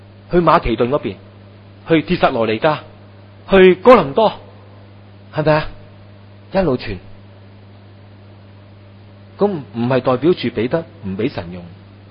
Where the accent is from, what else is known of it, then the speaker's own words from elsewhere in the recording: China; 我們中國人那些形容真的很很道欲的，行屍走肉